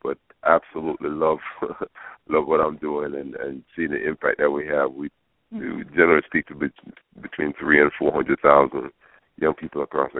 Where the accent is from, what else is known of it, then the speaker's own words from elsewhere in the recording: Jamaica; moved away; when we came from Jamaica